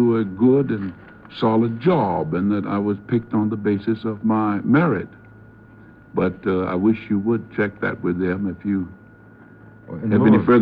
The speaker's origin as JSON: {"language": "English", "region": "the South", "country": "United States", "said": "But I don't think that my selection as a Southerner was determined because they felt that that would help heal wounds of the South"}